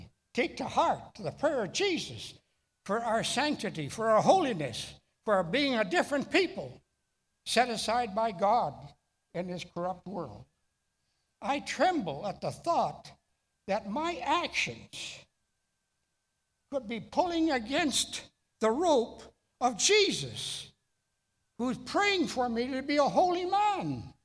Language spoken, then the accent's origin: English; Manitoba, Canada; I grew up in Manitoba, went to university in Winnipeg.